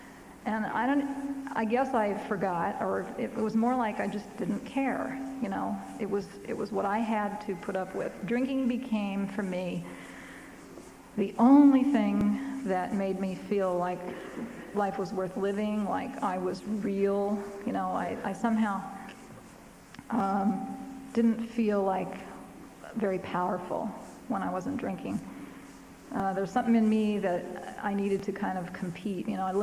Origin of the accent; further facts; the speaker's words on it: Midwest, United States; born there; Anyway, I'm not a Los Angeles native. I was born in the Midwest.